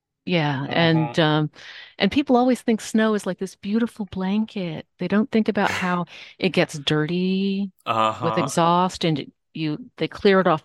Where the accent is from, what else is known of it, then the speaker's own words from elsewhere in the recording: Grand Forks, North Dakota, United States; I grew up in Grand Forks and I believe that I am pretty accurate in how